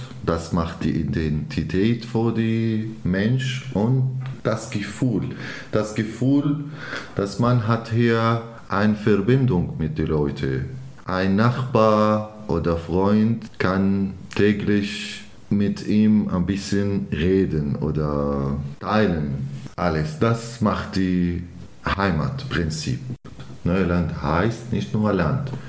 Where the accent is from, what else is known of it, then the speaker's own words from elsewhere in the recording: Syria; moved away as an adult; now in Iserlohn, Germany; ich komme aus Syrien. Ich bin 37 Jahre alt. Ich bin nach Deutschland gekommen seit ungefähr 4 Jahren